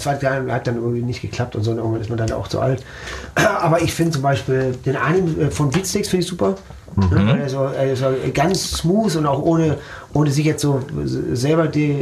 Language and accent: German; Herne, North Rhine-Westphalia, Germany; also born or lived in Dortmund; Ich bin in Dortmund nur geboren. Ich bin in Port groß geworden. In Herne. Ja, okay. In Van der Eickel und Herne aufgewachsen, zur Schule gegangen.